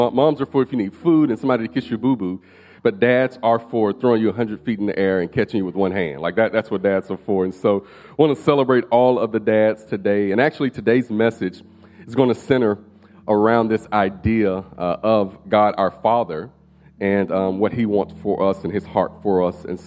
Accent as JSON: {"language": "English", "region": "Alabama", "country": "United States", "said": "I'm from Alabama. Say y'all a lot."}